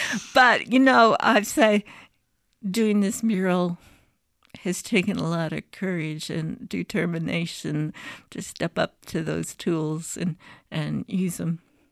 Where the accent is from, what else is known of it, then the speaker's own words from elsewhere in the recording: Bettendorf, Iowa, United States; Yes, this is my hometown. I'm a graduate of Bettendorf High School, and it's where my family is